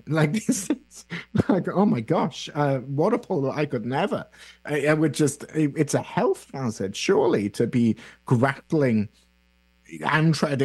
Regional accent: United Kingdom; I grew up in Britain

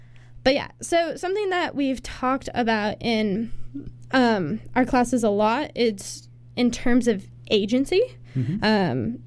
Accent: Seattle, Washington, United States; I think I'm from Seattle, so that's not too far away.

